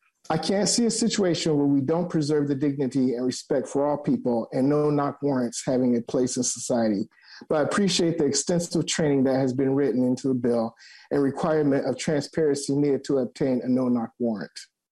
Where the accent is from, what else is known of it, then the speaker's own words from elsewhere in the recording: Minneapolis, Minnesota, United States; I grew up in North Minneapolis